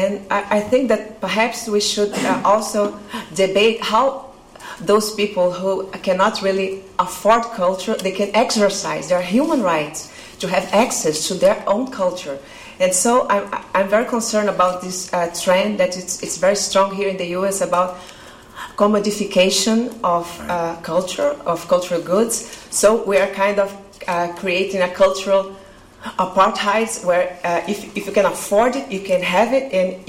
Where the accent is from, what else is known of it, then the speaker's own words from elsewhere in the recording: Brazil; I come from Brazil, a country where the people who are controlling the conversation like to identify like the country of pirates